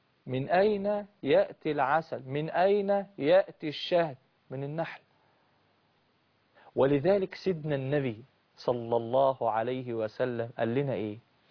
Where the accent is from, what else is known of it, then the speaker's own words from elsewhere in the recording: Egypt; احنا كمسلمين او كمصريين